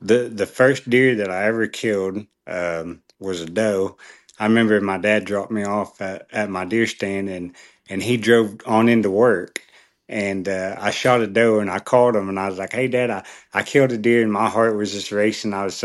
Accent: Ada, Oklahoma, United States; I'm from Ada, Oklahoma, born and raised. I've hunted and fished my whole life.

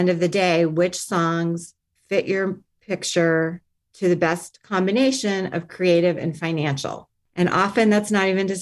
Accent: Miami, Florida, United States; My background is I grew up in Miami, so a little unusual place to come from entertainment

